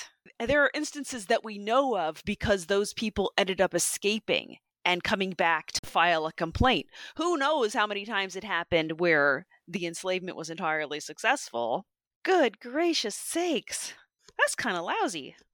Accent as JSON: {"language": "English", "country": "United States", "said": "As an American, we get taught things like, you know, when George Washington died, he freed his slaves in his will."}